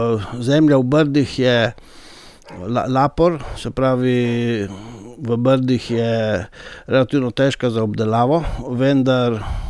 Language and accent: Slovenian; Soča, Gorizia Statistical Region, Slovenia; also born or lived in Bovec; Potem sem jaz kot otrok živel v Soči, ko se je oče preselil iz Breginja in mama iz Kranja.